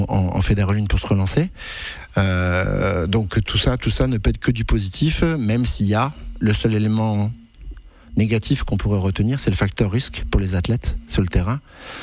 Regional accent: Provence-Alpes-Côte d'Azur, France; pour retenir ces petits chez nous. Quand je dis chez nous, dans le Vaucluse.

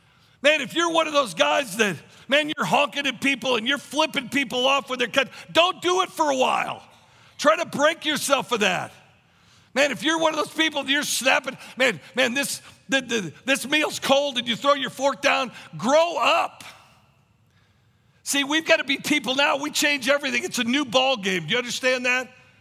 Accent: Tulsa, Oklahoma, United States; from Tulsa, Oklahoma.

